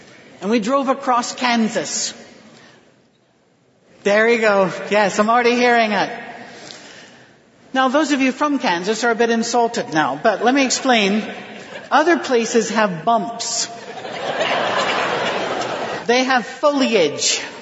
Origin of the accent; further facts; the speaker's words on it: United Kingdom; And I'm not a natural hugger because I'm British